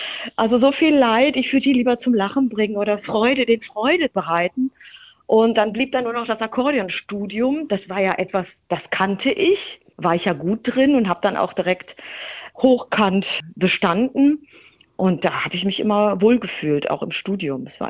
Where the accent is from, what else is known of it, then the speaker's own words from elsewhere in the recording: North Rhine-Westphalia, Germany; ich bin im Ruhrgebiet aufgewachsen. Ich verstehe die Leute. Ich tick auch so.